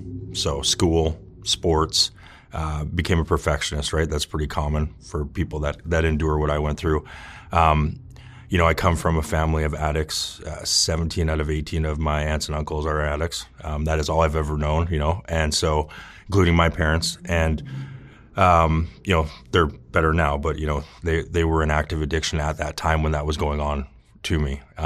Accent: Kelowna, British Columbia, Canada; born there; I was born in Canada, British Columbia, town called Kelowna, small town, very, very, one of the most beautiful places in the world.

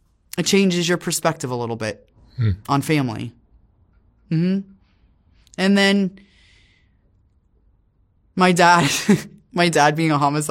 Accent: Miami, Florida, United States; Miami, Florida. I grew up in Miami, Florida, North Dade.

